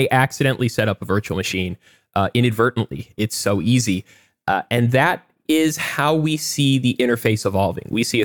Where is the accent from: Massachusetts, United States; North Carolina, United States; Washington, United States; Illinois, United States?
Massachusetts, United States; And I'm from Massachusetts, and Akamai started in Cambridge, Massachusetts, still headquartered there.